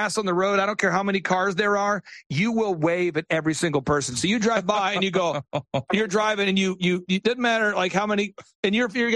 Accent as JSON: {"language": "English", "region": "Minnesota", "country": "United States", "tie": "born or raised there", "said": "I grew up in Minnesota"}